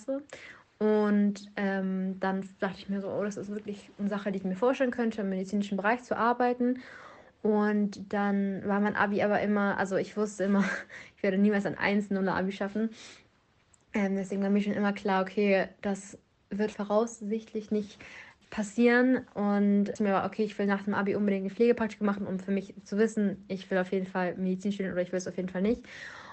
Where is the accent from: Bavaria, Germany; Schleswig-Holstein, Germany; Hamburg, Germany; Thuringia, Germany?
Hamburg, Germany; Ich bin 21 Jahre alt und ich komme aus Hamburg und habe hier auch mein Abitur gemacht.